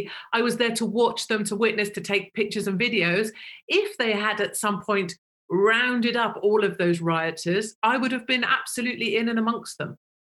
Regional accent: United Kingdom; I'm British and I was freezing my bottom off there.

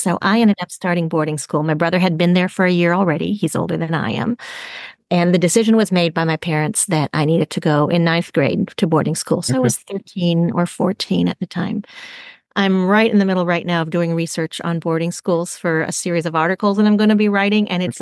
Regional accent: France; So lots of wonderful, so much wonderful of growing up in France and witnessing my parents' ministry and witnessing the changes they were making in the French culture.

